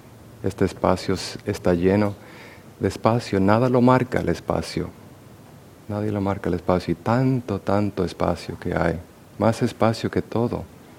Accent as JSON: {"language": "Spanish", "country": "Dominican Republic", "tie": "born or raised there", "said": "Yo lo voy a visitar cada 2 años a lo mínimo a los que me criaron en la República Dominicana, mis tíos y mis tías y mis primos."}